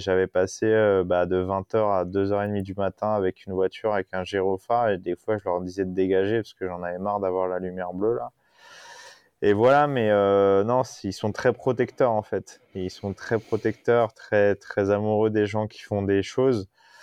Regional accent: Brittany, France; Voilà, moi je suis breton

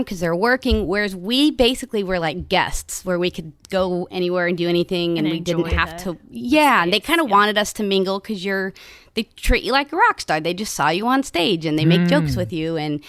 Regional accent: Missouri, United States; also born or lived in Colorado; So I was born in Colorado, but my parents moved to Missouri when I was a year and a half, 2 years old, to go to a Bible school.

